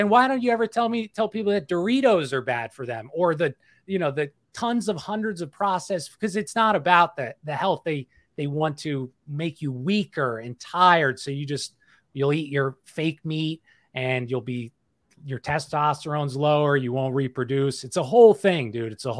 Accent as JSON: {"language": "English", "town": "Philadelphia", "region": "Pennsylvania", "country": "United States", "said": "we're from the Philadelphia area. We both shared our drug days in North Philadelphia"}